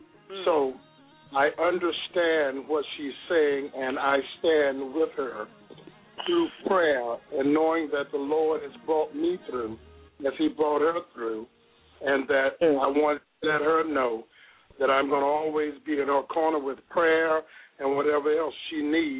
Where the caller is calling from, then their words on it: St. Cloud, Florida, United States; I'm calling from St. Cloud, Florida.